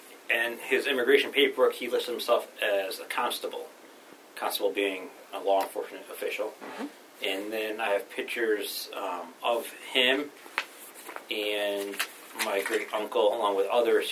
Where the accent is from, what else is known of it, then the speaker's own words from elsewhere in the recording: Massachusetts, United States; I was born and raised in up in Massachusetts in Berkshire County.